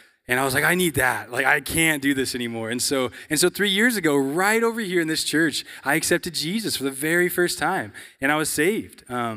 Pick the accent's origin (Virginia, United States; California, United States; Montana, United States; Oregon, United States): Oregon, United States; La Grande; I'm from La Grande, Oregon, which is Northeast Oregon.